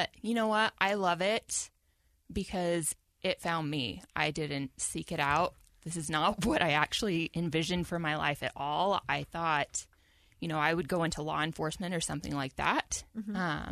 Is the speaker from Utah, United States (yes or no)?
yes; Salt Lake City, Utah, United States; I'm from Salt Lake. Mm-hmm. And it's not a diverse place unless you look to the sports world.